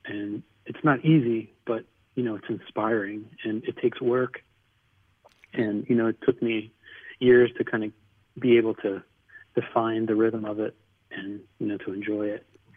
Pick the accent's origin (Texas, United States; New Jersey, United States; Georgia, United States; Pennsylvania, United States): Pennsylvania, United States; Philadelphia; Well, I'm from Philadelphia, and you know, I always consider that my home.